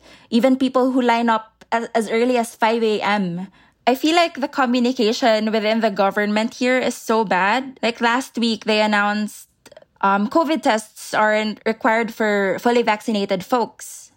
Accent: Manila, Metro Manila, Philippines; I'm from Manila, Philippines.

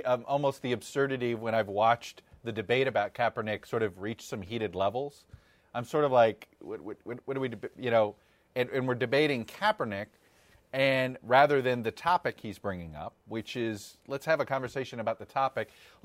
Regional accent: Miami, Florida, United States; Me as a kid, growing up in Miami, believe it or not, where a lot of my friends were Dolphins fans, the Dolphins fans couldn't stand the Jets.

